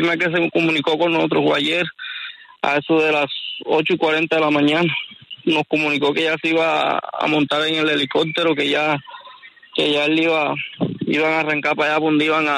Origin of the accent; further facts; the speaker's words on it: San Marcos, Sucre, Colombia; De San Marcos, Sucre.